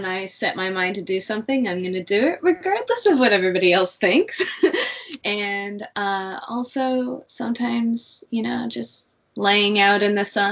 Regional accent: Fairbanks, Alaska, United States; I'm from Alaska, so we have the winter wonderland scene up there, especially in Fairbanks area.

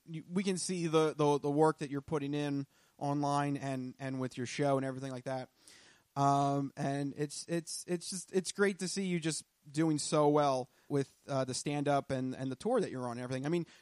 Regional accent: Philadelphia, Pennsylvania, United States; it's because we're from Philadelphia and we're Eagles fans.

